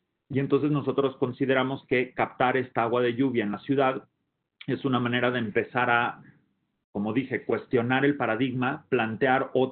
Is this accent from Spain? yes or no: no; Mexico City, Mexico; yo soy de la Ciudad de México y amo mucho esta ciudad.